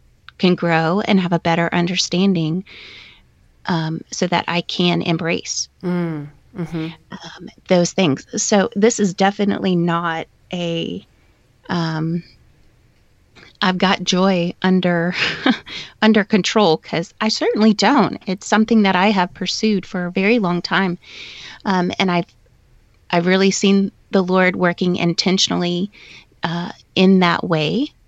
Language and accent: English; Baton Rouge, Louisiana, United States; So I was born and raised in Baton Rouge, and I was raised Catholic.